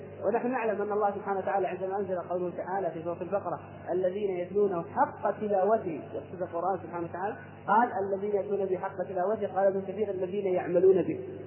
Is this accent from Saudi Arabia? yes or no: yes; Al-Qassim, Saudi Arabia; عندنا في القصيم لجنة يسمونها لجنة التجميل والتحسين، ما أدري عاد عندكم في جدة ولا لا